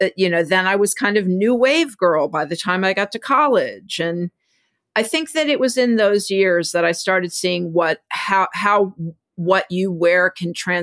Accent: Houston, Texas, United States; Like I was going to prep school and I was from Houston.

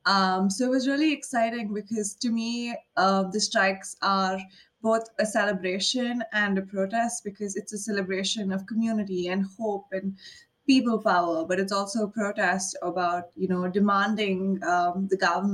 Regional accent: Bangalore, Karnataka, India; English is a second language; also born or lived in Tiptur; So I was born in Tiptur, which is a town 3 hours away from Bangalore. And that's my grandparents' house. And they live in a little village near Tiptur. I was born there. But my parents moved around a lot because my dad's work depended on it.

